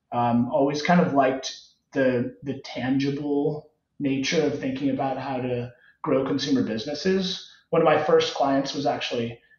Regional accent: Cupertino, California, United States; Yeah, so I grew up in Cupertino

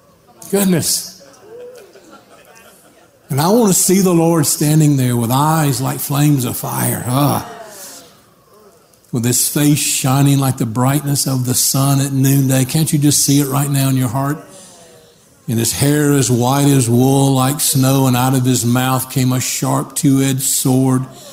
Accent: Alabama, United States; I'm from Alabama.

